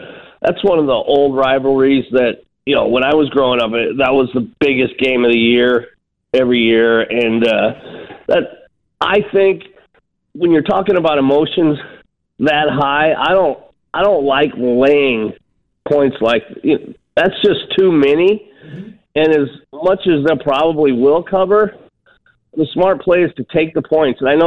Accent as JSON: {"language": "English", "region": "Nebraska", "country": "United States", "tie": "born or raised there", "said": "I grew up in Nebraska, so I grew up with Texas kind of getting the best of us for the most part when I was younger."}